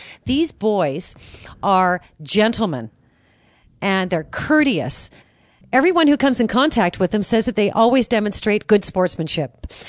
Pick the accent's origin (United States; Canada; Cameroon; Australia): Canada; British Columbia; I was raised in the Kootenays.